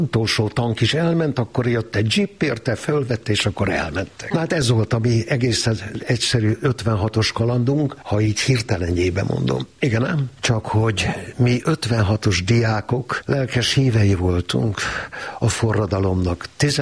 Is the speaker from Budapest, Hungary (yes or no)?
no; Kunmadaras, Jász-Nagykun-Szolnok, Hungary; born or raised there